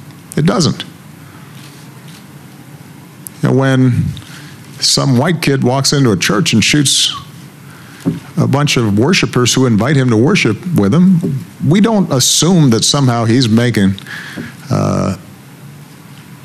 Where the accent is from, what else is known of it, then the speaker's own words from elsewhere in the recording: Chicago, Illinois, United States; I'm talking about the hundreds of people who have already been shot this year in my hometown of Chicago.